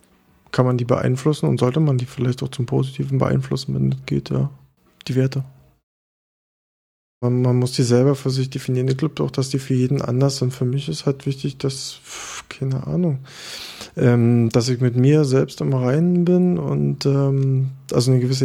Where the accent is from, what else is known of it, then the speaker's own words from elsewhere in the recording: Berlin, Germany; bin jetzt 34 Jahre alt, bald 35. Ich bin geboren in Berlin am 27.10.1972, bin ein echtes Berliner Kind